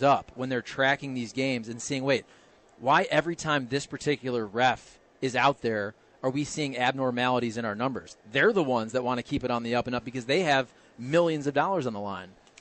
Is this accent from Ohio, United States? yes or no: yes; Toledo, Ohio, United States; I am from Toledo.